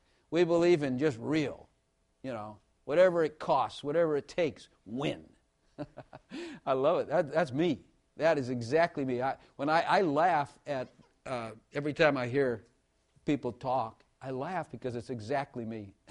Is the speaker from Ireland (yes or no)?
yes; Ireland; Just poor white Irish trash. I was glad I'm Irish. Irish trash. And that's what it is. We grew up in trash.